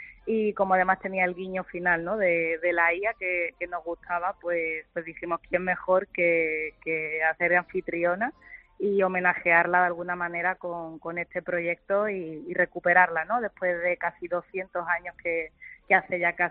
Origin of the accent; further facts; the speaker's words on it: Andalusia, Spain; empecé compartiendo un poco como malagueña, ¿no?, qué se puede hacer en la provincia que se salga de lo típico